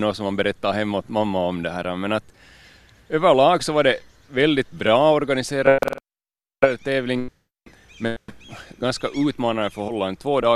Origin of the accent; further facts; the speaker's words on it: Finland; när vi kom hem från Dubai för länge sedan det här, så sa jag att Chris att nu är jag tillbaka i Finland